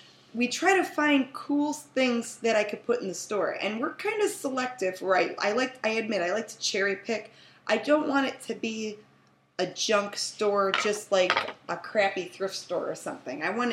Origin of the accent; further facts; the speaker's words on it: Euclid, Ohio, United States; Like, I grew up in Euclid, and they used to have Euclid Square Mall.